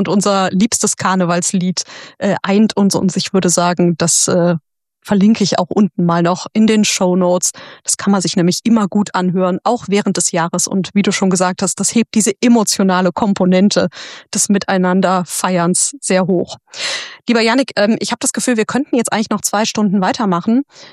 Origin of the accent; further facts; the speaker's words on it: Cologne, North Rhine-Westphalia, Germany; Obwohl ich jetzt natürlich als Kölnerin sagen muss